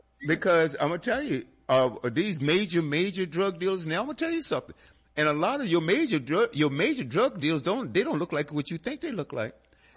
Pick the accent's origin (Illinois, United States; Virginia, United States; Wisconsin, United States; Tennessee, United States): Virginia, United States; I said, "Well, originally I'm from Virginia."